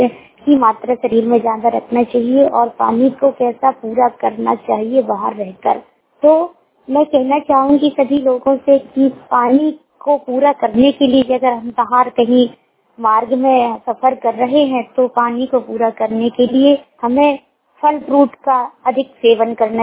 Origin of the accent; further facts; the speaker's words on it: Gwalior, Madhya Pradesh, India; मैं ग्वालियर की निवासी हूँ और मैं इस वक्त बीए सेकंड ईयर कर रही हूँ।